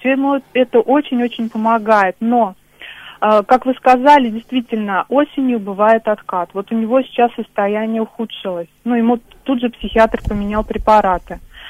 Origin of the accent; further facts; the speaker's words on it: Nizhny Novgorod, Nizhny Novgorod Oblast, Russia; мне 39 лет, я из Нижнего Новгорода.